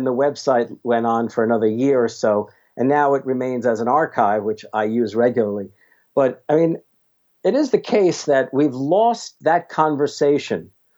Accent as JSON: {"language": "English", "region": "New York", "country": "United States", "tie": "born or raised there", "said": "I mean, I grew up in New York, so I can."}